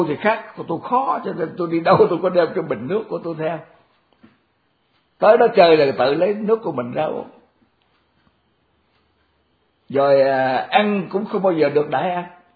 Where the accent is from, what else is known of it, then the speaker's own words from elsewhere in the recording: Mekong Delta, Vietnam; Cái đó nó có khác hơn ở đồng bằng, ở miền Tây. Tôi là dân miền Tây. Dân miền Tây mà kiếm cái trời xanh mà lồng lộng vậy đó, ít có.